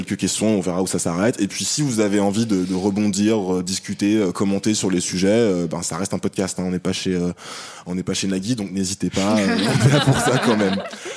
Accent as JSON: {"language": "French", "region": "Martinique", "country": "France", "also_born_or_lived": "Guadeloupe", "said": "je suis martiniquais, guadeloupéen, et je me définis également comme noir."}